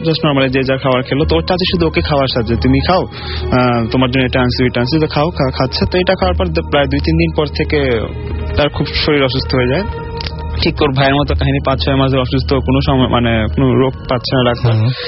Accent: Kathalbagan, Dhaka Division, Bangladesh; আমি বর্তমানে ইউলাভে MBA second semester পড়ছি, আমি কাঠসালবাগান থেকে এসেছি।

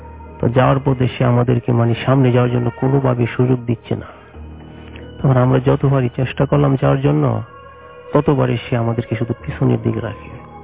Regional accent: Kishoreganj, Dhaka Division, Bangladesh; আমি কিশোরগঞ্জ থেকে আসছি, আমাদের নিকলি উপজেলা সাতিরচর গ্রাম থেকে।

